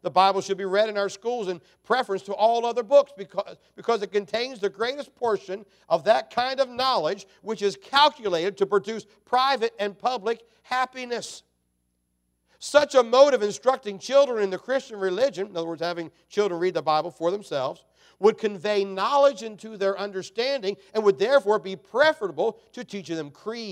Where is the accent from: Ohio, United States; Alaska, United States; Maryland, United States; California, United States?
Maryland, United States; Little town I grew up down in Maryland, a lot of them didn't have locks on their house.